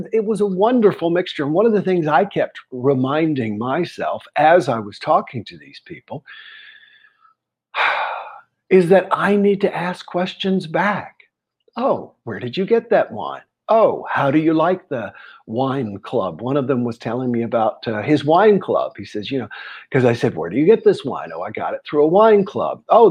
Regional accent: South Carolina, United States; I'm kicking this dog around the block, as we used to say growing up in South Carolina.

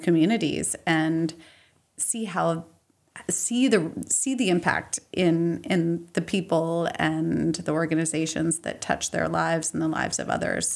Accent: Washington, District of Columbia, United States; born there; I was born in Washington, D.C., and I began my McKinsey career also in Washington, D.C. after lots of moves.

